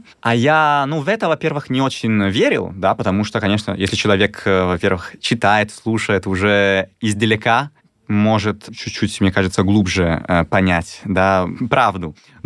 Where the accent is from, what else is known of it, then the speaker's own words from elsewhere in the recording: Venice, Veneto, Italy; Russian is a second language; я из Венеции, мои друзья, ну, все вокруг удобно, красиво, каналы.